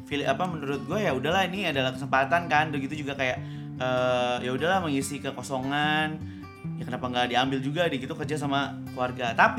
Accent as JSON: {"language": "Indonesian", "town": "Bekasi", "region": "West Java", "country": "Indonesia", "said": "umur 24 tahun, asal saya dari Bekasi."}